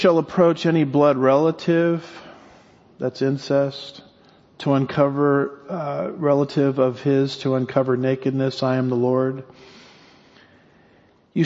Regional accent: California, United States; now in Texas, United States; So I'm from California. California has laws on its books against stealing. In 1999, we moved to Texas.

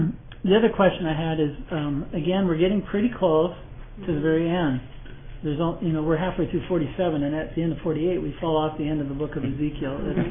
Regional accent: Liverpool, North West England, United Kingdom; J.C. Ryle, who's from my hometown of Liverpool, in 1900

